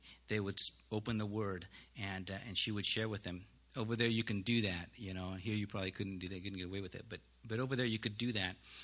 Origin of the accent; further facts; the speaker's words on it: Ukiah, California, United States; I was born in Willits, California, raised in Ukiah area, and my parents live in Redwood Valley. So, like I said, I am a local boy.